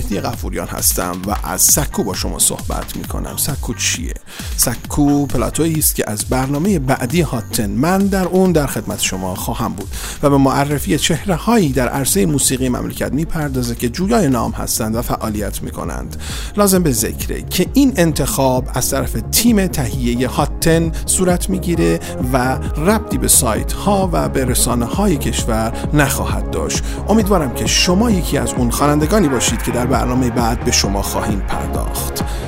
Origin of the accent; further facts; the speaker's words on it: Tehran, Tehran Province, Iran; من بچه تهرانه